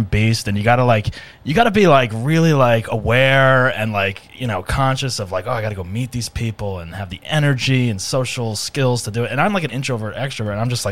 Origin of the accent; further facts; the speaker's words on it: New Jersey, United States; moved away as an adult; I grew up in North New Jersey, which is pretty much the New York area. But I didn't start until, I moved here when I was like, you know, 20s or whatever.